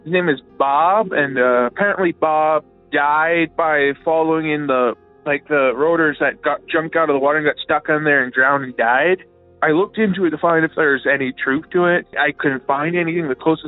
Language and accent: English; Estevan, Saskatchewan, Canada; I'm from Estevan, Saskatchewan, Canada.